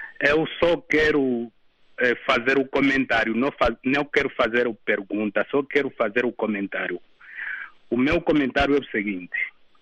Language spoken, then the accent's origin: Portuguese; Angola; nós, como angolanos, temos conta que quem nos governa não é nosso